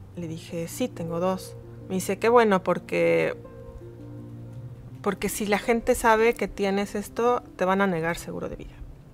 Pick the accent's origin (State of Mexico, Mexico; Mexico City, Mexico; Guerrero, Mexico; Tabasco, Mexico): Mexico City, Mexico; moved away as an adult; also born or lived in Boston; now in New York, United States; Yo soy mexicana porque mi madre es mexicana, pero yo nací en Boston, aunque me crié en la Ciudad de México. A los 23 me regreso a Boston a hacer una maestría y ya no volví a México más que para irme de vacaciones.